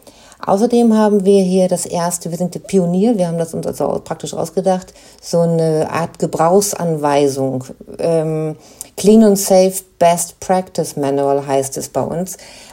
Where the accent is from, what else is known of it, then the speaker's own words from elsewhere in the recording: Northern Germany, Germany; Ich komme aus Norddeutschland, also ich habe es gerne flach.